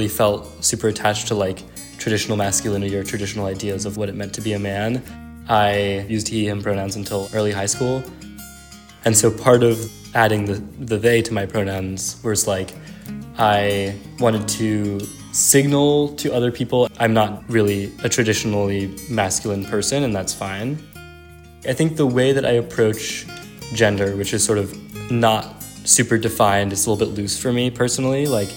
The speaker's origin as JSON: {"language": "English", "region": "New York", "country": "United States", "said": "I'm from New York."}